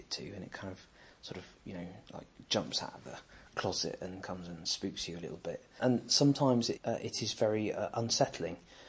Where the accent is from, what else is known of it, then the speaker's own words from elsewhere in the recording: Sherborne, South West England, United Kingdom; I'm from Sherborne. I was born at the Yetman Hospital in 1981 and was brought up on my family farm, which is just outside of Sherborne. It's a small tenant farmer beef farm with about 140 acres. And I went to the Griffin School in Sherborne.